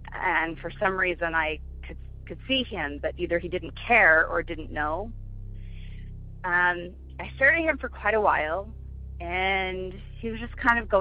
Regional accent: Idaho Falls, Idaho, United States; I have a story from when I was growing up in Idaho Falls, Idaho.

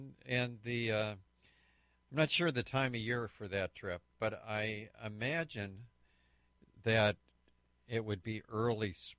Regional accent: California, United States; And I said, oh, we're from California.

